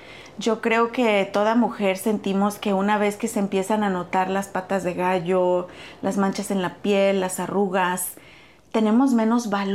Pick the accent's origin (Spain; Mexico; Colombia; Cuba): Mexico; now in United States; yo soy mexicana, tú eres venezolana. Creo que aunque ya vivimos en los Estados Unidos